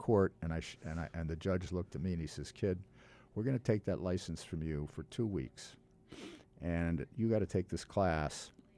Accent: East Hartford, Connecticut, United States; now in Old Lyme, United States; No, I grew up in East Hartford. Okay. And an old line where I live now.

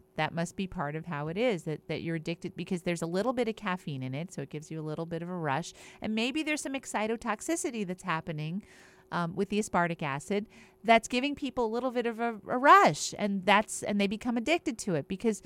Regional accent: East Windsor, New Jersey, United States; And I remember growing up in East Windsor, New Jersey, and everybody used to talk about how great the water was in East Windsor, New Jersey

